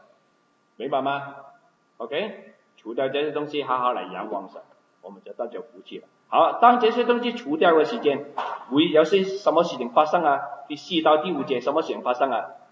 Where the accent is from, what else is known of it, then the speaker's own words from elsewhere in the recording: China; 我们中国穷啊。我都没有听过说我们中国人穷